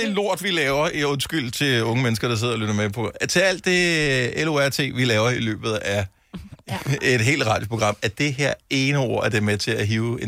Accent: Region of Southern Denmark, Denmark; jeg er opvokset på Fyn, så bælter, det er ikke mærkeligt for mig.

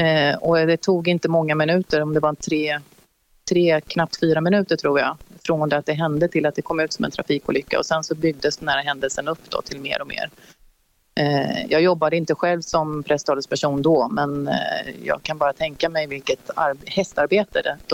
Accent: Gothenburg, Västra Götaland County, Sweden; Jag är från Göteborg, så jag hade jobbat på

